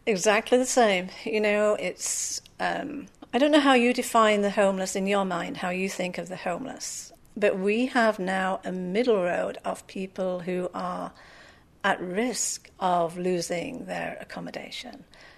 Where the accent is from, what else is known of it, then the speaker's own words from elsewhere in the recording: England, United Kingdom; moved away; Being extremely English, I never thought that my Union Jack would come down from my office and leave England.